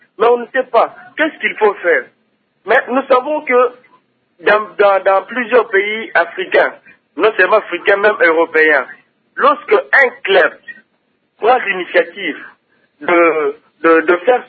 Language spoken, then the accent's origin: French; DR Congo; Nous sommes Congolais. On est né Congolais, on aime notre pays.